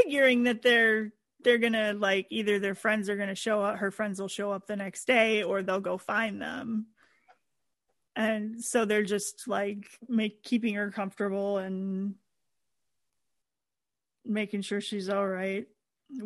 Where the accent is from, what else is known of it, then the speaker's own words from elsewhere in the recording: Georgia, United States; accent: Georgian; Georgia with a bad Georgian accent. it's thick down there. And I came up here and some kid was like, where are you from, Georgia? And I was like, how could you tell?